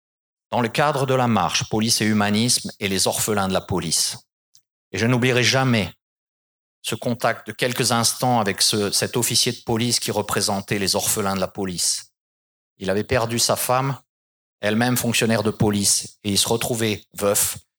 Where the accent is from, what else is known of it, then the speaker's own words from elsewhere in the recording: Strasbourg, Grand Est, France; je dis mes ancêtres parce que je suis strasbourgeois